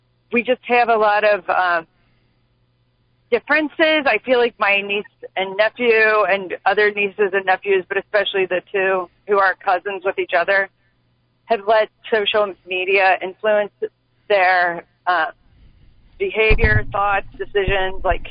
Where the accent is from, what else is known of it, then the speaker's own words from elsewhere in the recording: Kentucky, United States; I'm sitting in my car. I'm from Kentucky, but I'm driving in Ohio